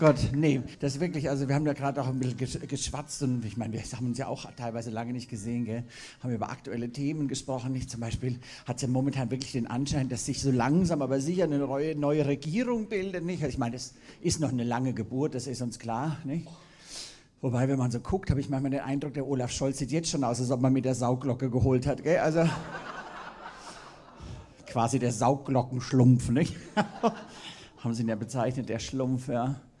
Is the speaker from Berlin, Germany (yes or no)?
no; Bavaria, Germany; now in Hanover, Germany; als Fränkin wäre ich und Wahlhannoveranerin